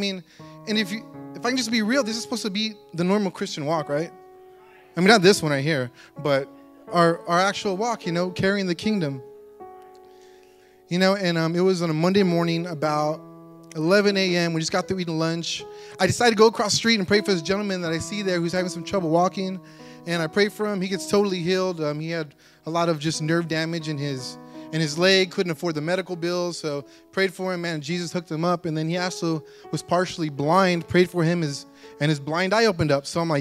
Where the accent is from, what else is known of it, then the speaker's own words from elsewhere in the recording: San Antonio, Texas, United States; Like I said, I'm from San Antonio, Texas.